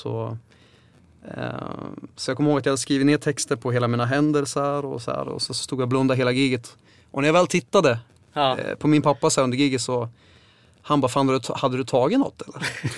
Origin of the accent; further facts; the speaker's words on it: Sweden; Jag är ju en svensk artist, men med internationell touch på.